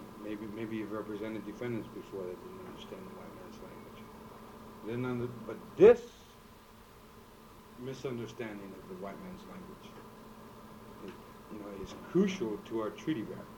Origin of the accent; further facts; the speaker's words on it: South Dakota, United States; has responded to what has happened to us here in South Dakota as Indian people.